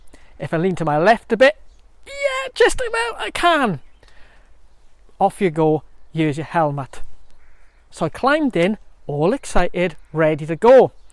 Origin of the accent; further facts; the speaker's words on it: Wales, United Kingdom; We grew up in the South Wales valleys, far away from the sea